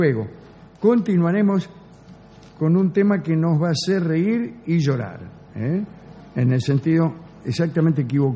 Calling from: Cinco Saltos, Río Negro, Argentina; de Cinco Saltos. Río Negro.

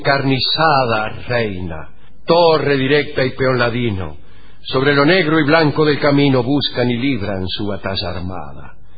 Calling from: Florencio Varela, Buenos Aires Province, Argentina; de Fusio Varela.

